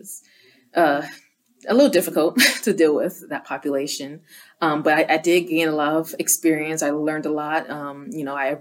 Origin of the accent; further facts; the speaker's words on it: Cleveland Heights, Ohio, United States; So I grew up in Cleveland Heights, went to Cleveland Heights High School, graduated from there in 2014.